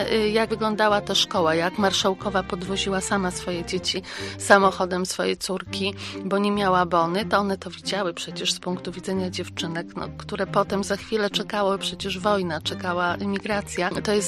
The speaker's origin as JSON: {"language": "Polish", "region": "Podlaskie Voivodeship", "country": "Poland", "tie": "born or raised there", "said": "wychowałam się niedaleko Kamiennego Dworu, ostatniego domu polskiego Aleksandry, bo jest on koło Łap na Podlasiu."}